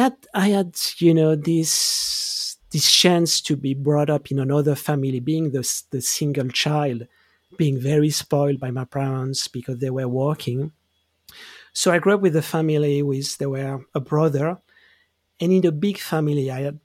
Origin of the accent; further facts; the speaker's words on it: Geneva, Switzerland; So I grew up in Switzerland. I grew up in Geneva. And for the story, I was the single, the only child, and my both parents were working.